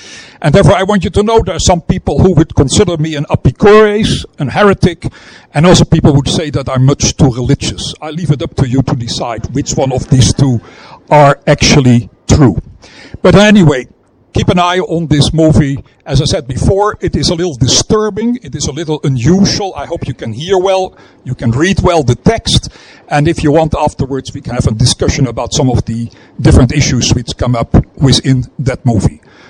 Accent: Amsterdam, North Holland, Netherlands; I hail from Amsterdam, born in 1946 of a mixed marriage. I converted when I was 16 years old.

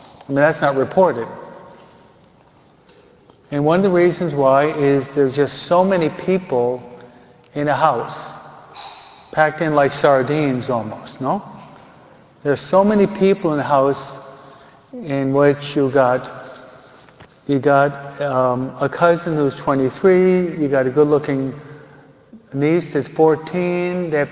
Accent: New York, United States; You Californians, I'm a New Yorker.

